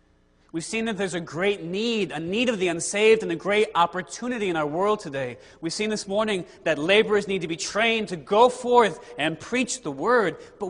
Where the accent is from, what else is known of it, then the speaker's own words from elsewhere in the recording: Connecticut, United States; So I grew up in Connecticut. When you get a good snowstorm, you should expect to lose power at least for a little while.